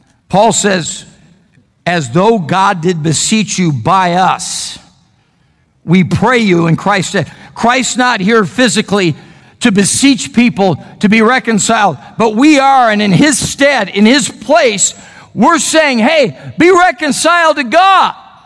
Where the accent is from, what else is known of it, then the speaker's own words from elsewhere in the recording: Chicago, Illinois, United States; But I remember growing up in the Chicago area, you could buy a brand new car.